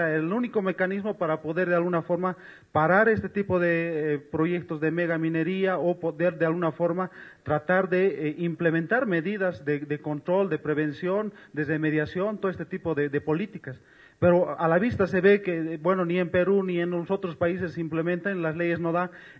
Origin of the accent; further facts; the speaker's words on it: Oruro, Bolivia; vengo de Oruro, del Centro de Ecología y Pueblos Andinos, CEPA.